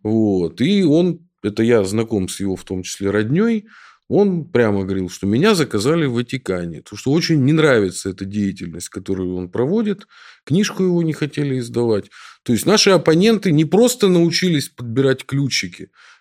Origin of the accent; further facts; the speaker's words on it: Western Ukraine, Ukraine; у меня же детство прошло на Западенщине